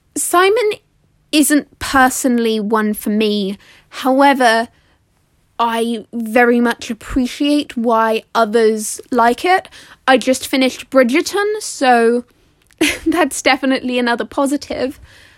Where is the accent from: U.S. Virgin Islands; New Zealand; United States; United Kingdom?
United Kingdom; England; Andreas, I think of the San Andreas Fault for some reason, despite being English and having no interest in geology.